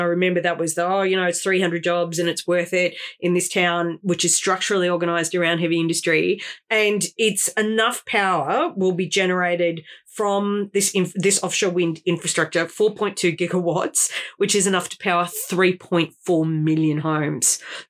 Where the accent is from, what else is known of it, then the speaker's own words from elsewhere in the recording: Wollongong, New South Wales, Australia; it's about my hometown. It's about the beautiful industrial city of Wollongong, where I spent the formative years of my youth.